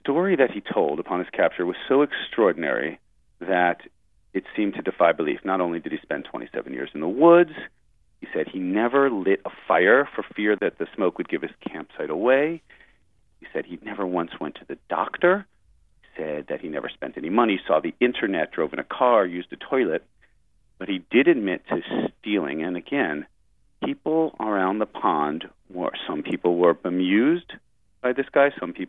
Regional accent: Montana, United States; After we exchanged letters, I flew to Maine. I'm from Montana.

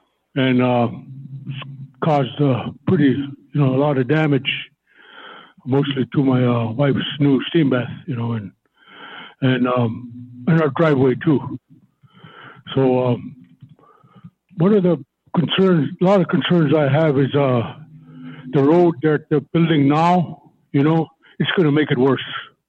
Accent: Bethel, Alaska, United States; I'm from Bethel.

